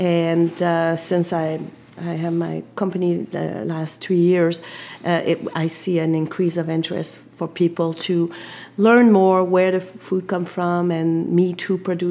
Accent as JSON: {"language": "English", "region": "Quebec", "country": "Canada", "also_born_or_lived": "Vancouver / Prince George", "second_language": "English", "said": "I was from Quebec, but I've been in BC for quite a long time."}